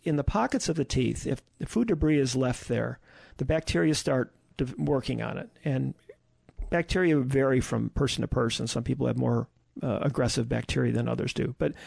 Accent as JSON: {"language": "English", "town": "Chicago", "region": "Illinois", "country": "United States", "tie": "born or raised there", "said": "I had enough painful experiences when I was young growing up in Chicago."}